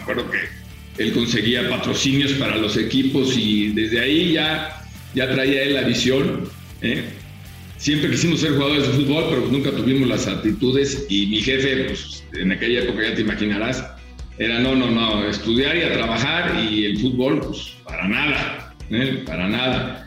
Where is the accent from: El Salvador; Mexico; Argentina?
Mexico; Papantla, Veracruz; also born or lived in Chihuahua; Entonces yo nací en Chihuahua, pero me crié en Papantla, Veracruz.